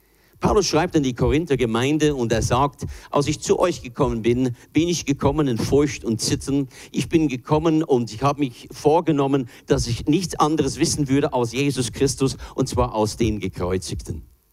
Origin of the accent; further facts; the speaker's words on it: United States; ich bin ja auch in Amerika geboren, teilweise aufgewachsen